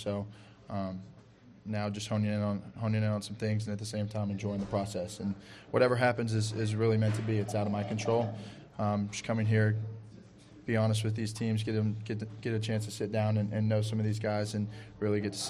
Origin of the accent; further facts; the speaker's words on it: Texas, United States; I mean, I'm a Texas guy, born and raised in Texas. I've never really left the state